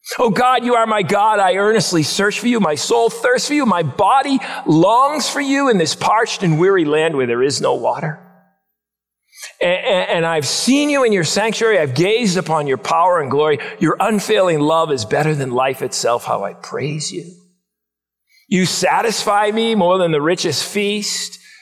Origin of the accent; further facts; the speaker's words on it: Boston, Massachusetts, United States; When I was growing up in Boston in the 1960s